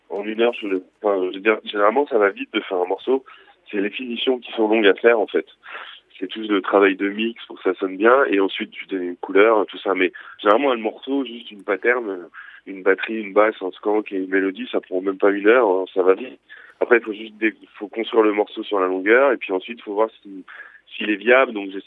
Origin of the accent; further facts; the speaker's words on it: Paris, Île-de-France, France; moi, je viens pas de Bretagne, déjà, je suis parisien.